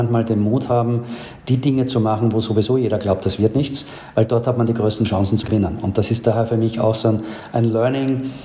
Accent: Austria; Ja, Lieblingsland wird schon meine Heimat bleiben, Österreich.

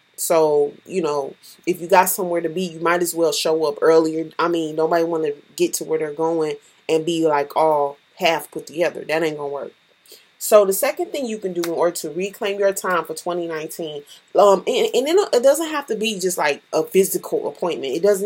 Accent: Houston, Texas, United States; I'm from Houston, Texas.

